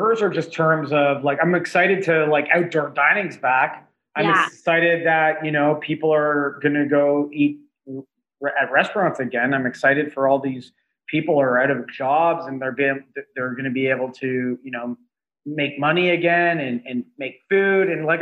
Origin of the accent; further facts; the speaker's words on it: Toronto, Ontario, Canada; now in Los Angeles, United States; Yeah, I'm from Toronto originally.